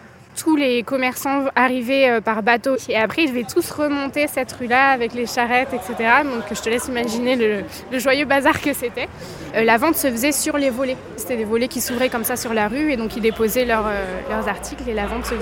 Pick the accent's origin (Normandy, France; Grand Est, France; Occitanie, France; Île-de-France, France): Occitanie, France; Toulouse; moved away as an adult; now in Dinan, France; Je suis toulousaine de base, ça s'entend pas du tout, j'ai perdu l'accent. Et je suis arrivée à Dinan en 2013 pour mes études. Maintenant, je travaille ici, depuis, donc ça fait 10 ans que je suis là.